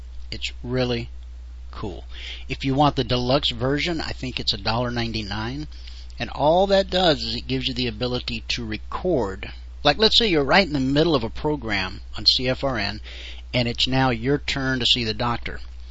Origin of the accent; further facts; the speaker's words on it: Southern United States, United States; Okay, because I grew up in the South and we didn't have Jack in the Box back there.